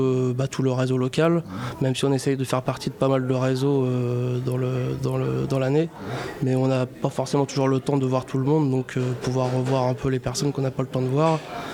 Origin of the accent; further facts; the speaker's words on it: Le Havre, Normandy, France; Je suis natif du Havre.